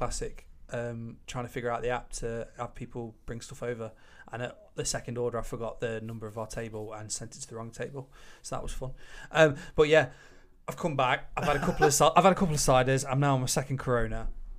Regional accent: Nottingham, East Midlands, United Kingdom; I know, because I'm from Nottingham, we call it a cob.

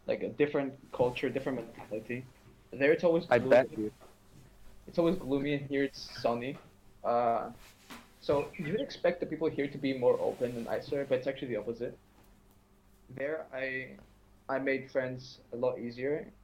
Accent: New York City, New York, United States; born there; also born or lived in Netherlands / Greece; I was born in the U.S. in New York City. So I am an American citizen, not to flex or anything.

